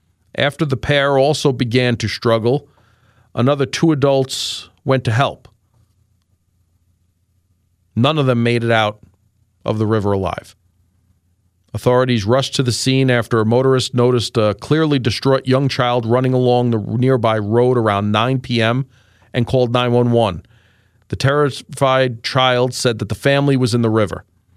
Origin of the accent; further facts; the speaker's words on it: Astoria, New York, United States; There was I had a neighbor where I grew up in Astoria, Queens, and the father and brother died, and I knew the mother well, and I knew the younger brother that I grew up